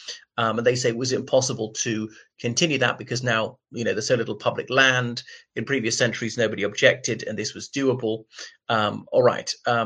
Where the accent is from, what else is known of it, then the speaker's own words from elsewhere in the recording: Ireland; from Ireland.